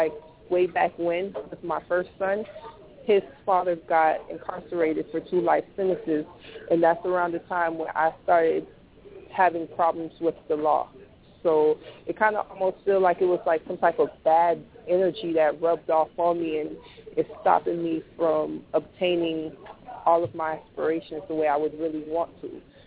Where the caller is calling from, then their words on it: Miami, Florida, United States; Calling from Miami. Beautiful Miami.